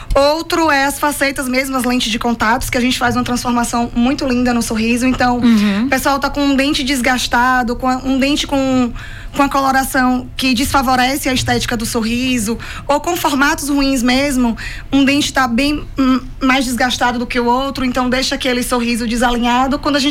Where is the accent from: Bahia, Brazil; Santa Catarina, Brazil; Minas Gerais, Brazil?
Bahia, Brazil; Valente; now in Vitória da Conquista, Brazil; eu já tinha um consultório lá na minha cidade. A cidade de Valente fica ali na região centro-norte da Bahia, na região próxima de Feira de Santana.